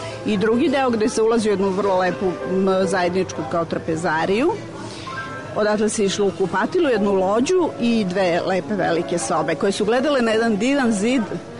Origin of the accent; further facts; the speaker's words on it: Belgrade, Serbia; Rođena sam u Beogradu u Kraljice Natalije ulici